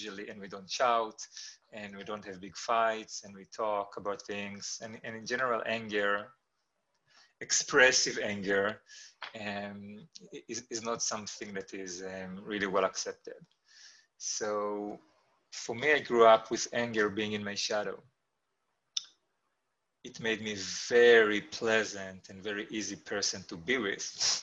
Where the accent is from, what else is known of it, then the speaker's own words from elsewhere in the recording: Israel; I hail from Israel and I live and teach here and also abroad, mostly in Russia, in Moscow, and lately much more online.